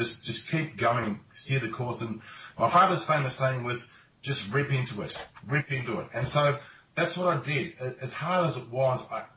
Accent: Australia; born there; Silvio was born in Australia like the rest of us were

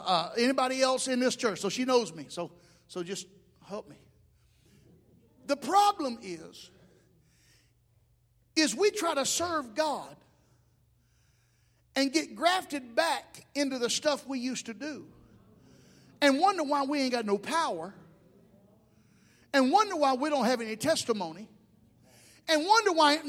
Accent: Alabama, United States; Hey, I'm from South Alabama.

